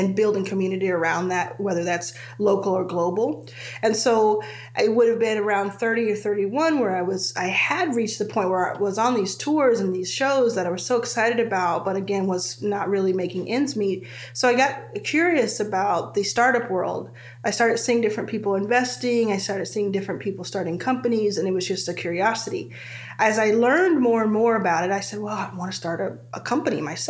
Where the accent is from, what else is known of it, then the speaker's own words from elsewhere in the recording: Dallas, Texas, United States; born there; So, I was born in Dallas, Texas, about 40 years ago, about